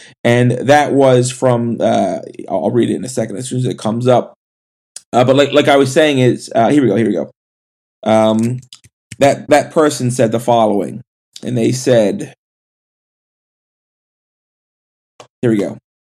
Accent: United States; And I guess as an American, I'm embarrassed.

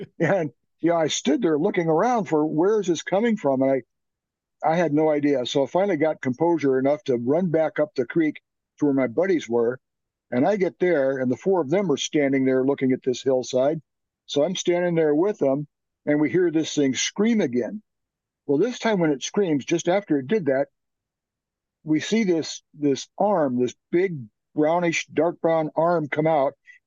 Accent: Seattle, Washington, United States; So in 1969, I was growing up in Seattle.

